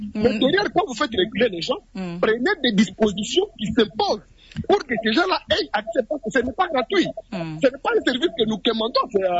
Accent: DR Congo; nous sommes Congolais

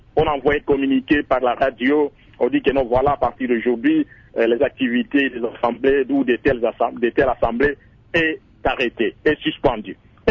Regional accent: DR Congo; chez nous au Congo

